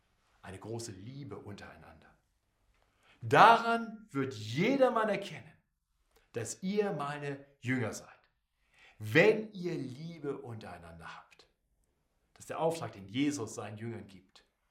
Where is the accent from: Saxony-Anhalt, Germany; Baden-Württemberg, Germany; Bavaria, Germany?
Bavaria, Germany; Munich; Ich bin aus München